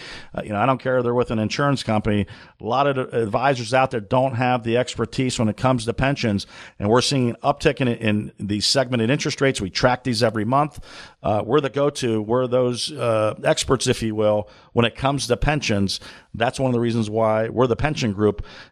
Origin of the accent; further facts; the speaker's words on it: Canton, Ohio, United States; You know, I grew up in Northeast Ohio, Canton, Ohio. And, you know, obviously I've been in Central Ohio ever since college at Ohio State and whatnot.